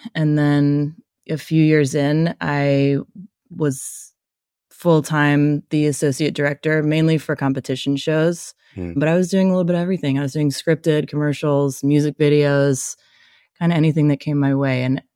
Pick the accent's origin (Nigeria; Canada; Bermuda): Bermuda; now in Los Angeles, United States; I was raised in Bermuda before settling down in California for the better part of my adult life in LA.